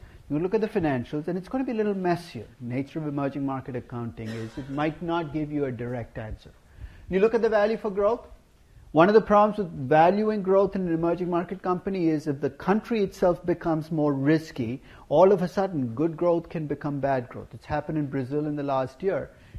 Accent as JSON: {"language": "English", "country": "India", "tie": "born or raised there", "said": "This was a few years ago when I went back to my hometown in India."}